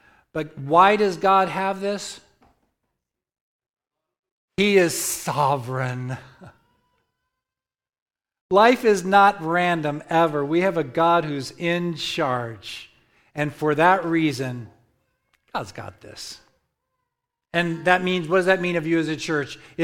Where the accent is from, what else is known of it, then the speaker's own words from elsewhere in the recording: New Jersey, United States; I'm from Jersey, so I'm a little bit weird.